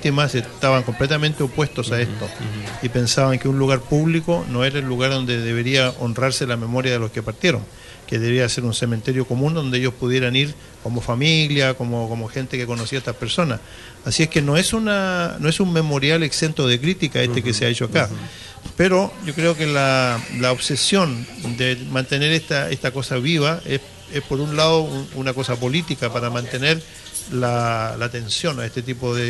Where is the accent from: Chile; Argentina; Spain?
Chile; En Chile, mi país de origen